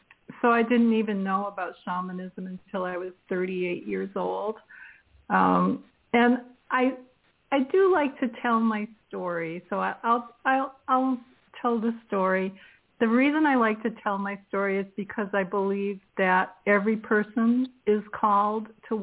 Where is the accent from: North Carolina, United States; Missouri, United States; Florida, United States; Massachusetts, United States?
Massachusetts, United States; Auburn; as a kid growing up in Auburn, Massachusetts, I was a latchkey kid